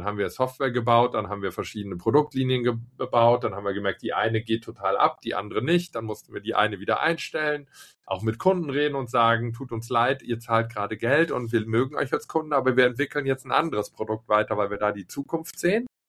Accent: Cologne, North Rhine-Westphalia, Germany; als Kölner ist man ja irgendwie Grundoptimist.

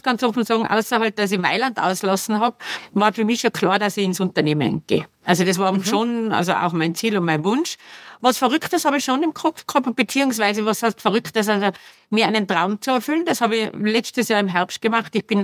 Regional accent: Tyrol, Austria; Also wir sind im Bauernhaus ja aufgewachsen mit der Käserei und dann haben ganz klassischerweise, wie es in Tirol ja vielfach ist, da gab es dann eine Frühstückspension

